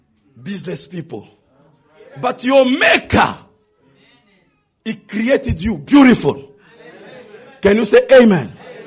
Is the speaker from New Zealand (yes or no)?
yes; New Zealand; I come from New Zealand, I'm a missionary.